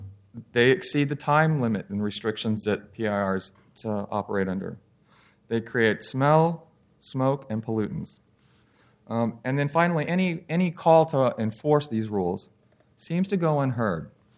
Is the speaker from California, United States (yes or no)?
yes; California, United States; now in Portland, United States; I'm from California. We don't get a lot of use out of public transportation there. Love it here.